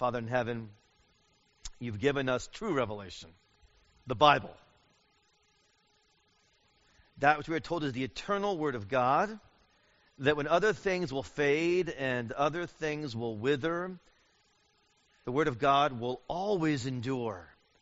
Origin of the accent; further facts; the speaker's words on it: United States; So I'm afraid I'm just an American.